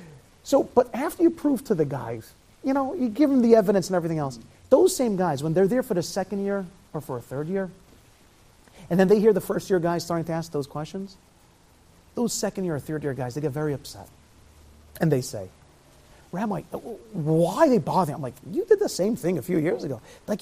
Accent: New York, United States; also born or lived in Israel; there's a reason why most New Yorkers are terrible at learning a second language. I'm from New York, so I can tell you. I lived in Israel for 13 years. My Hebrew is still terrible.

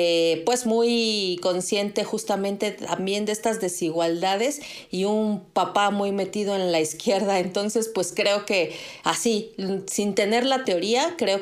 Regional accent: Mexico City, Mexico; Y mira que soy de la Ciudad de México

